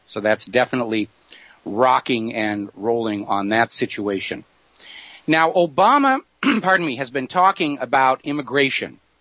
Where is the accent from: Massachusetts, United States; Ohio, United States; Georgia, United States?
Massachusetts, United States; Boston; Me, personally, I'm from Boston. My family's been in this country since before it was a country.